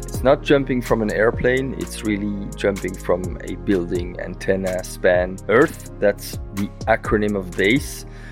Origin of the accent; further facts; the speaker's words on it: Belgium; and I'm from Belgium.